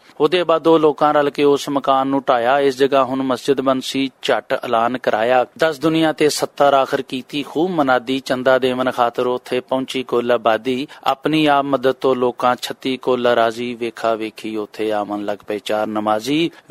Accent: Mian Channu, Punjab, Pakistan; ਮੇਰਾ ਤਾਲੁਕ ਮੀਆਂ ਚਨੂ ਨਾਲ ਹੈ, ਜ਼ਿਲ੍ਹਾ ਖਾਨੇਵਾਲ, ਉੱਥੋਂ ਹੀ ਮੈਂ ਮੈਟ੍ਰਿਕ ਕੀਤਾ, ਫਿਰ ਮੁਲਤਾਨੋਂ ਮੈਂ ਡਿਪਲੋਮਾ ਕੀਤਾ, ਫਿਰ ਉਸ ਤੋਂ ਬਾਅਦ ਮੈਂ ਇੱਕ ਨਿੱਜੀ ਅਦਾਰੇ 'ਚ ਲਾਹੌਰ ਜੌਬ ਕਰ ਰਿਹਾ

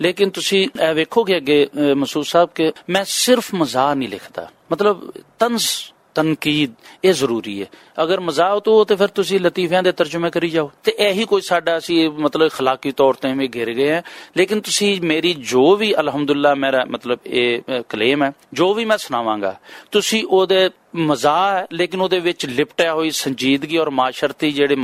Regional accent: Mian Channu, Punjab, Pakistan; ਮੇਰਾ ਤਾਲੁਕ ਮੀਆਂ ਚਨੂ ਨਾਲ ਹੈ, ਜ਼ਿਲ੍ਹਾ ਖਾਨੇਵਾਲ, ਉੱਥੋਂ ਹੀ ਮੈਂ ਮੈਟ੍ਰਿਕ ਕੀਤਾ, ਫਿਰ ਮੁਲਤਾਨੋਂ ਮੈਂ ਡਿਪਲੋਮਾ ਕੀਤਾ, ਫਿਰ ਉਸ ਤੋਂ ਬਾਅਦ ਮੈਂ ਇੱਕ ਨਿੱਜੀ ਅਦਾਰੇ 'ਚ ਲਾਹੌਰ ਜੌਬ ਕਰ ਰਿਹਾ

